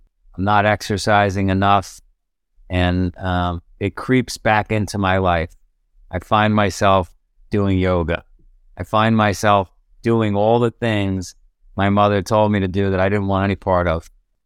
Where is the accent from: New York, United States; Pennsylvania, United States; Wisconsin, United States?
New York, United States; New York City; So I grew up in Howard Beach, Queens.